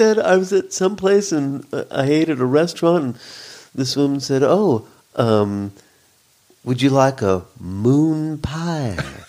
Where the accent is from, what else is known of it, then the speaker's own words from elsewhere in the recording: Los Angeles, California, United States; I'd say, oh, I'm from Los Angeles.